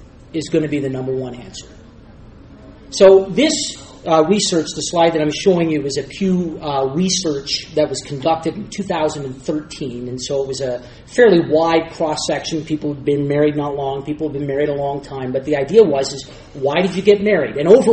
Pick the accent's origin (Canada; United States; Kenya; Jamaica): Canada; Eastern Canada; so we're from Eastern Canada and not from Western Canada